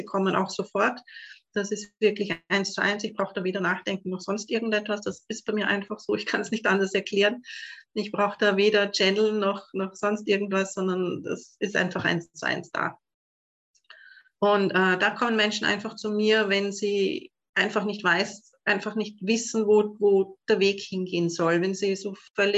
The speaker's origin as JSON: {"language": "German", "region": "Vienna", "country": "Austria", "said": "Für alle, die mich nicht kennen, wie man hört, komme ich aus Österreich, ich komme aus Wien."}